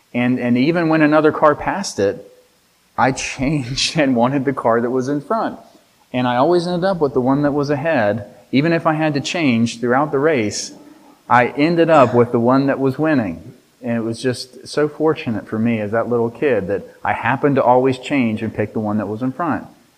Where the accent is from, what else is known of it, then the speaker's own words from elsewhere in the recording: West Virginia, United States; I'm from West Virginia, and I'm a West Virginia Mountaineers fan